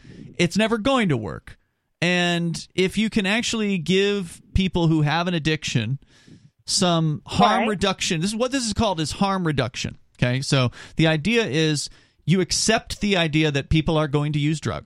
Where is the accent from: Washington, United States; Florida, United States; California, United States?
Florida, United States; You came from New York. I came up from Florida.